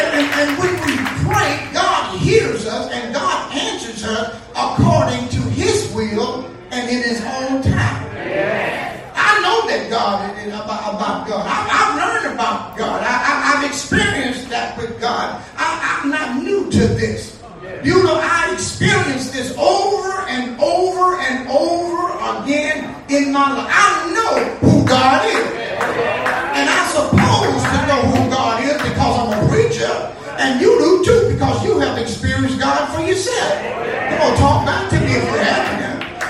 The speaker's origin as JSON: {"language": "English", "town": "Leesville", "region": "Louisiana", "country": "United States", "tie": "born or raised there", "said": "I grew up in Leesville, Louisiana."}